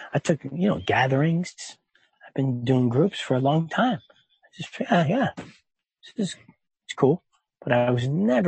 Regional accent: East Coast, United States; I grew up on the East Coast and there's a certain kind of attitude in my family, in my neighborhood

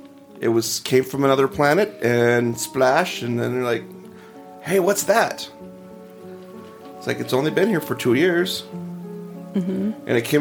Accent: Utah, United States; We're from Utah. We botch everything here. That's how it goes.

